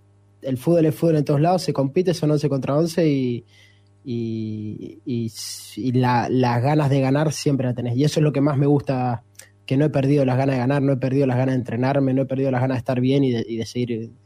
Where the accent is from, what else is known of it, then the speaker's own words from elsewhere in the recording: Argentina; now in Shanghai, China; son los amigos, somos todos argentinos, algún chileno, alguno que otro, pero somos todos argentinos